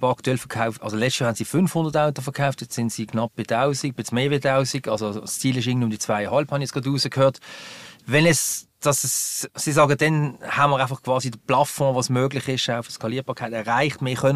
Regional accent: Switzerland; ich sage jetzt mal auch als Schweizer, ja, uns ist ja das Italienische logischerweise viel näher

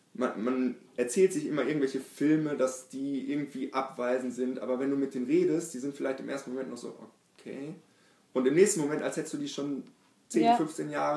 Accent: Münster, North Rhine-Westphalia, Germany; Wir haben festgestellt, hey, wir kommen auch aus Münster

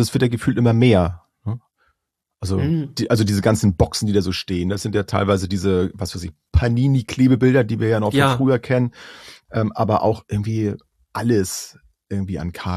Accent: Bad Segeberg, Schleswig-Holstein, Germany; Aber Bad Segeberg halt Schleswig-Holstein. Meine Heimat City hier.

